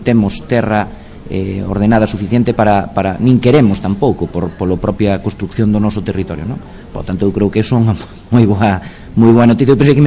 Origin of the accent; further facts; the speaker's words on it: Ribadavia, Galicia, Spain; Traenos a todos os que somos de Rivadavia da comarca moitos recordos